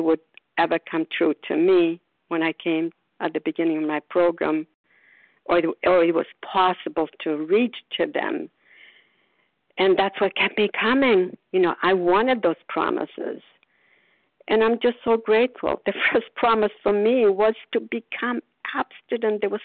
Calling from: Port Charlotte, Florida, United States; calling from Port Charlotte, Florida.

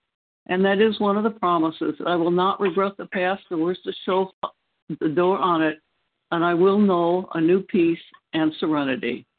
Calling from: North Carolina, United States; I'm calling from North Carolina.

